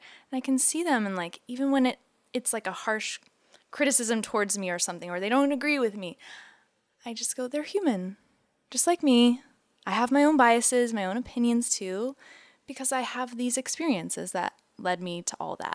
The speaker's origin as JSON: {"language": "English", "country": "United States", "said": "Sometimes while traveling, I'm like, ooh, I don't want to admit I'm American sometimes."}